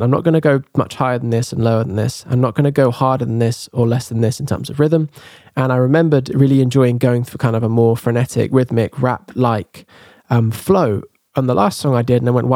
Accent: England, United Kingdom; now in France; But coming back to today and going, I am English. I'm 29. I'm here in this room. I'm working with Acuna. I'm in France.

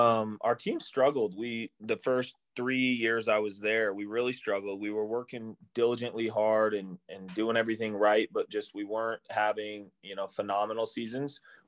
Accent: Boise, Idaho, United States; I'm from Boise, Idaho.

